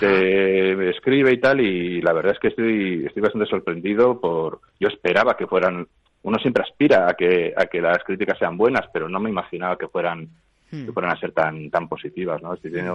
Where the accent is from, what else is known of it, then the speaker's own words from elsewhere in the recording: Bilbao, Basque Country, Spain; al público que puede escucharnos ahora, que somos de Bilbao o de cerca